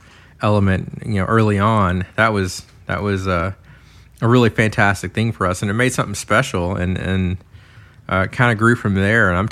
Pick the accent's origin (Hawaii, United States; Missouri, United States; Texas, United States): Texas, United States; Arlington; Growing up in Arlington, we saw … do their rise. They're our local boys